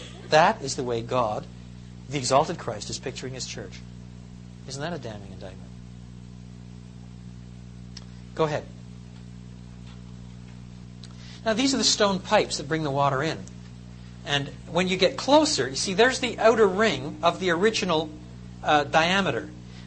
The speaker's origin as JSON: {"language": "English", "region": "Quebec", "country": "Canada", "tie": "born or raised there", "said": "Well, when I grew up in Quebec, I lived on the St. Francis River, and we used to say that it was the foulest river."}